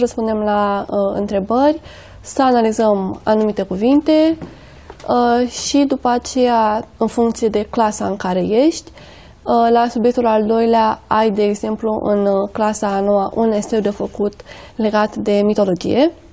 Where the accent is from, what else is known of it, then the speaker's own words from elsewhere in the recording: Bucharest, Romania; Sunt din București.